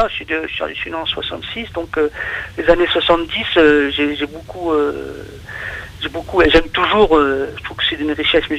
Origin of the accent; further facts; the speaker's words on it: France; born there; Je suis né en France de parents andalous.